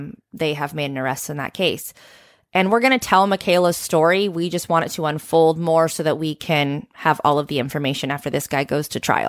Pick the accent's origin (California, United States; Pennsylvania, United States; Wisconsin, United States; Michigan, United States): California, United States; I mean, I know Dublin from my vantage point growing up in the Bay Area, but I didn't grow up in Dublin